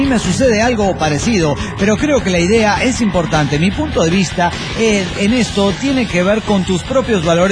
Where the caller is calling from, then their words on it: Guadalajara, Jalisco, Mexico; de Guadalajara, Jalisco, México.